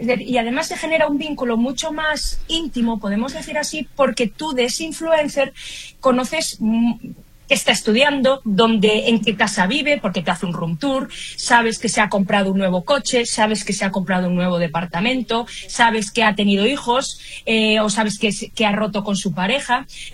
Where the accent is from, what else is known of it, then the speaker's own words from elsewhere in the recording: Spain; now in Santiago, Chile; Un gustazo estar aquí también conectada hoy desde Santiago de Chile, pero vengo de España